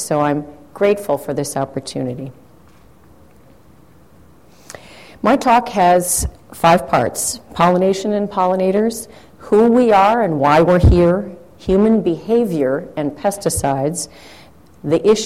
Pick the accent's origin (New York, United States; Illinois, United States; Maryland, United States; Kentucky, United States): Illinois, United States; now in California, United States; where I'm from in California, where I'm from now, I was from Illinois, but if you went outside today, you know why I'm now from California.